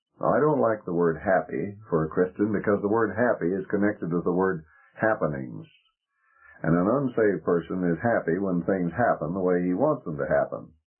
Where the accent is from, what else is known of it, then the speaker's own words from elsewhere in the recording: Colorado Springs, Colorado, United States; from Colorado Springs.